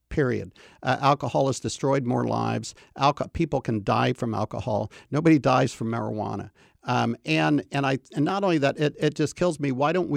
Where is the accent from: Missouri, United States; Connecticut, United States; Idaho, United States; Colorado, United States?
Missouri, United States; Kansas City; I mean, I grew up in Kansas City and you ask anybody that knows me, that's just always been me.